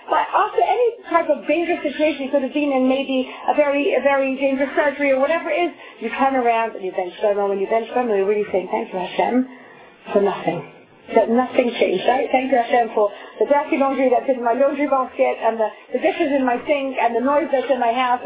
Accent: London, United Kingdom; moved away as an adult; now in Florida, United States; I am originally from London, if you can't tell. But 2.5 years ago, my husband and I, with my kids, my family, we moved to Florida.

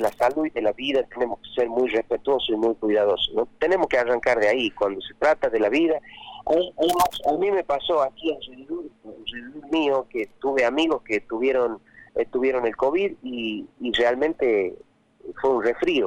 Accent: Salta, Argentina; Ni cuando era chico allá en Chaco Salteño no se acostumbraba a hacer festejo de cumpleaños, imagínate el monte.

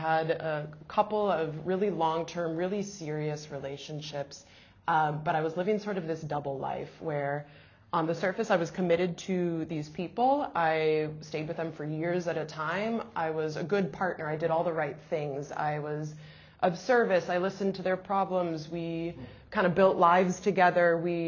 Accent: Midwest, United States; I was raised in the Midwest by a mom from Ecuador and a dad from rural Wisconsin, and I joke that the only thing they had in common was that they were both extremely Catholic. So I also grew up extremely Catholic.

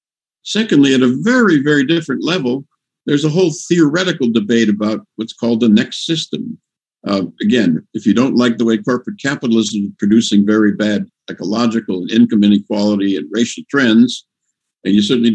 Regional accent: Racine, Wisconsin, United States; I'm from Racine, Wisconsin, a city of about 85,000

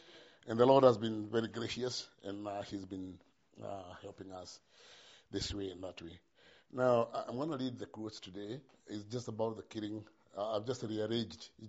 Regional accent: Kenya; I remember doing the same before I came from Kenya.

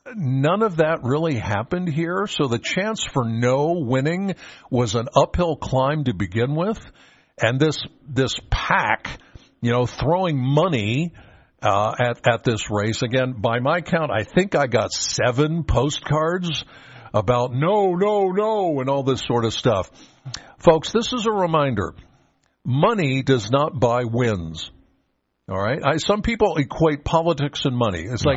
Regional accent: Penns Valley, Pennsylvania, United States; I'm from Penns Valley, all right? My area is Gregg Township.

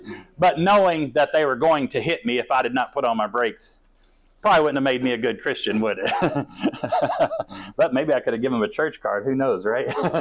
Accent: Cheyenne, Wyoming, United States; And growing up in Cheyenne, we were the only Pentecostals.

